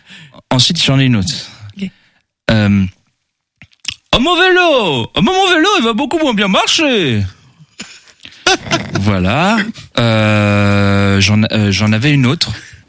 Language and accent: French; Feneu, Pays de la Loire, France; Je viens de Feneu, je suis pas nantais